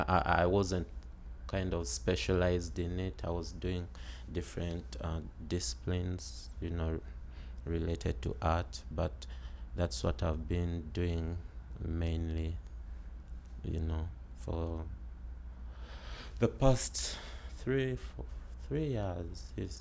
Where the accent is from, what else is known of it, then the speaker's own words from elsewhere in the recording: Kampala, Central Region, Uganda; I grew up in Kampala, Kampala, which is the capital city of Uganda, and I grew up on an estate.